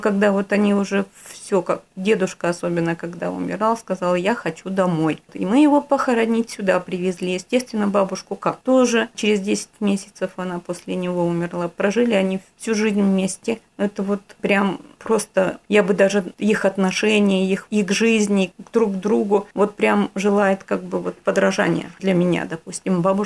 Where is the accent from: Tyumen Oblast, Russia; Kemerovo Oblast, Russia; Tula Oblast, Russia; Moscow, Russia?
Tyumen Oblast, Russia; now in Zonovo, Russia; Родом я с севера, с Шани Макандинского района, но Тюменской области, так что Область – это моя родина, Тюменская.